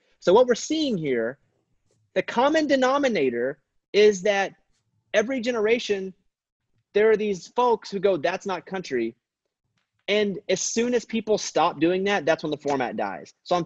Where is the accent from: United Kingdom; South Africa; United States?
United States; Arkansas; I grew up in Arkansas.